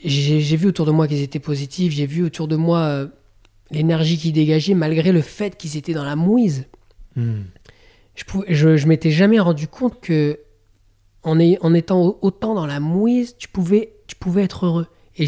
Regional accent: Bourg-Saint-Maurice, Auvergne-Rhône-Alpes, France; born there; Bah, je suis né à Bourg-Saint-Maurice, moi.

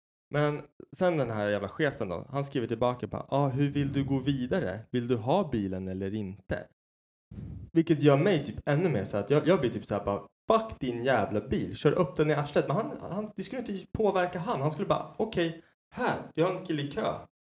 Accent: Sweden; Nej, men jag är så jävla svensk.

